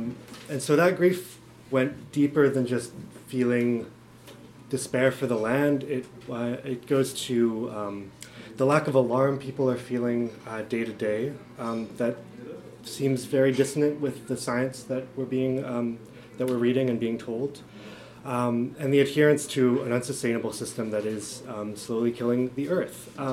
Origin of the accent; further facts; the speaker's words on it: Vancouver, British Columbia, Canada; I visited my hometown in Vancouver and felt very drawn to the ocean there